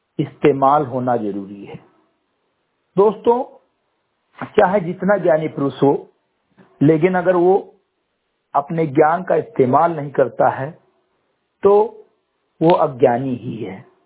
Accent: Simri Gatei, Uttar Pradesh, India; ग्राम सभा सिमरी गटेई विकासखंड मेनपुरा जनपद बहराइच का मूल निवासी हूं

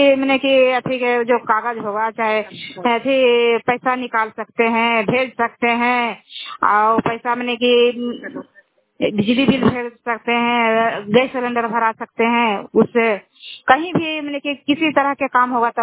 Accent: Sartha, Bihar, India; ग्राम post सरथा के रहने वाली हूँ।

